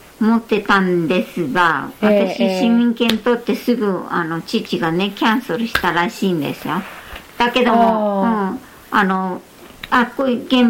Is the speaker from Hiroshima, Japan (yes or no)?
yes; Hiroshima, Japan; also born or lived in Fukuyama; 私は福山で生まれて、まあ広島の福山いうところで生まれて、それでそれからすぐぐらいに草津へ変わって